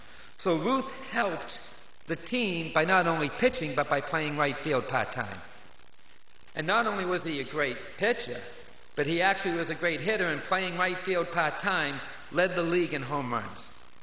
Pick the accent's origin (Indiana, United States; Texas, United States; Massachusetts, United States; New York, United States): Massachusetts, United States; Boston; You know, growing up in Boston, I just happened to be a huge baseball fan because my dad was a huge baseball fan